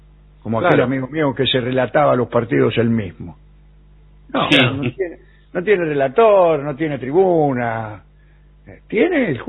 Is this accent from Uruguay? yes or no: no; Neuquén, Argentina; de Neuquén. Les cuento que aquí, en mi provincia, hay barrios donde los carteles de las calles llevan nombres de artistas argentinos.